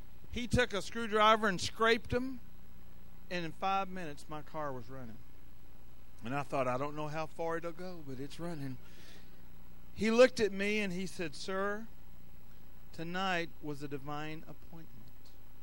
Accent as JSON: {"language": "English", "region": "Georgia", "country": "United States", "tie": "born or raised there", "said": "I grew up in North Georgia, and I can hick with the best of you, okay?"}